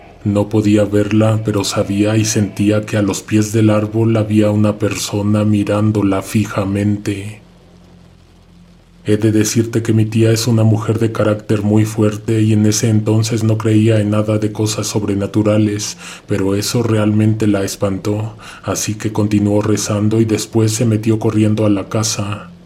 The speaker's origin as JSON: {"language": "Spanish", "region": "Morelos", "country": "Mexico", "tie": "born or raised there", "said": "Yo crecí en un pueblo en Morelos"}